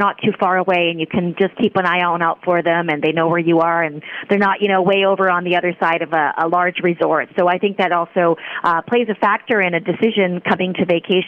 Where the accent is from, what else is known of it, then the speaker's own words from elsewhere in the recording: Vancouver, British Columbia, Canada; now in Puerto Vallarta, Mexico; And you know, I'm originally Canadian. I'm from Vancouver, and I have been in Vallarta for over 20 years.